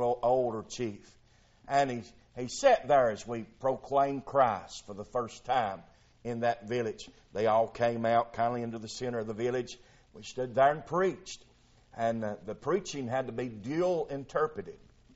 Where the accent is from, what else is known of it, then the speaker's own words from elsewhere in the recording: the South, United States; I say thank God for letting me be born and raised in the South.